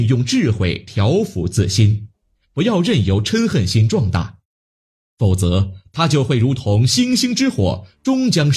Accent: Tibet, China; 小时候就对佛教有不共的信心。另一方面，我们藏地可以说家家户户都持诵观音心咒。

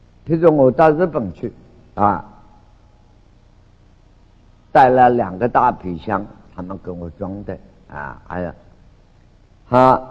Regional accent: China; 我是中国人

